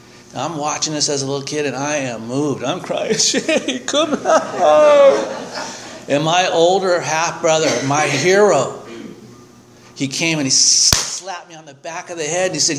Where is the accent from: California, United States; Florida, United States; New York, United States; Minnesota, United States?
California, United States; Santa Barbara; You know, we grew up on the Lower East Side of Santa Barbara.